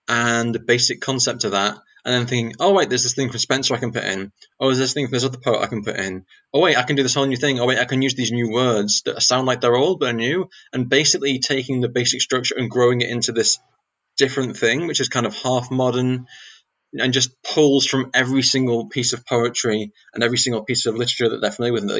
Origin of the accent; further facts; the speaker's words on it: North West England, United Kingdom; I grew up in Cumbria and went past the Valley of Wastwater on the way to Whitehaven, past Egremont.